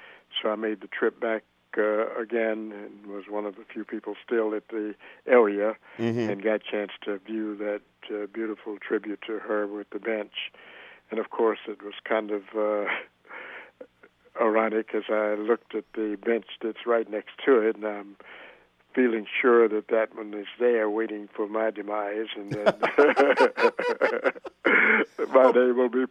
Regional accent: Mobile, Alabama, United States; I grew up myself in Alabama down in Mobile, and during the same period that Dr. King was growing up.

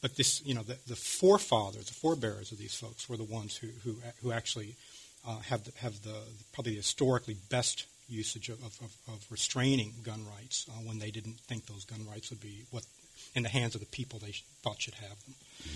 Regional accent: the South, United States; I'll say that as a Southerner myself from one of these states that gets a hell of a lot of money from the federal government.

